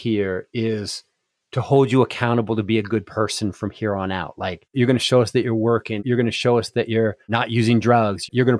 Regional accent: Philadelphia, Pennsylvania, United States; Yeah, I'm from Philadelphia originally.

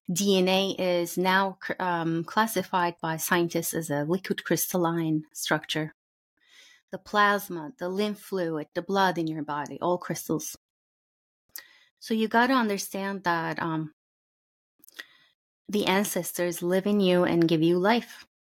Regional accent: Turkey; now in United States; I grew up in Turkey. I live in the United States now. My name means a droplet in Turkish.

